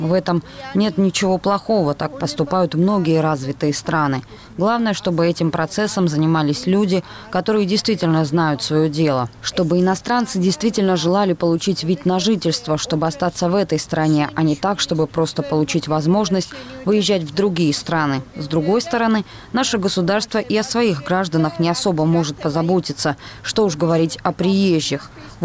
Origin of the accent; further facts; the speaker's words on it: Georgia; практически мы, грузины, скоро станем гостями в своей же стране.